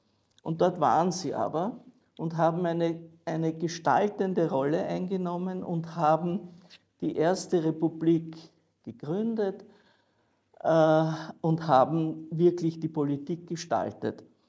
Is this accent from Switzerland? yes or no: no; Traisen, Lower Austria, Austria; ist es in Traisen, meinem Geburtsort und wo meine Eltern lebten, war dort die große Aufbruchsstimmung. Traisen ist ein Industrieort.